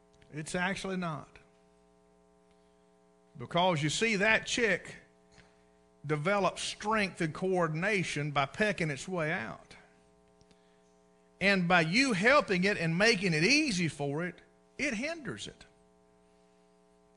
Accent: United States; I believe I can say that as an American.

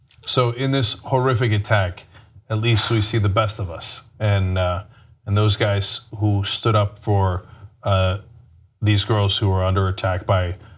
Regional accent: New Jersey, United States; There used to be a thing called liberal Republicans where I grew up in New Jersey.

